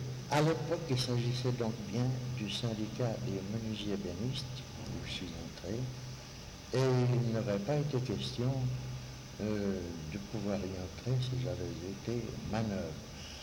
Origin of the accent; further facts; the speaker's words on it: Switzerland; Chez nous, en Suisse, on ne connaît pas ça